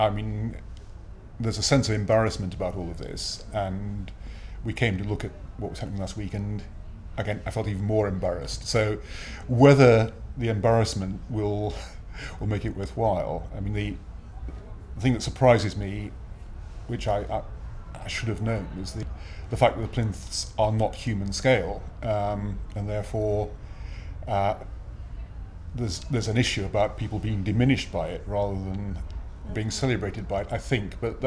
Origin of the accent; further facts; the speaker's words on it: Bishop's Waltham, South East England, United Kingdom; I'm 60, and I'm from Bishop's Waltham in Hampshire.